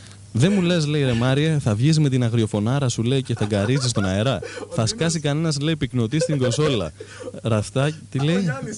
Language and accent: Greek; Kavala, Eastern Macedonia and Thrace, Greece; Εγώ είμαι από Καβάλα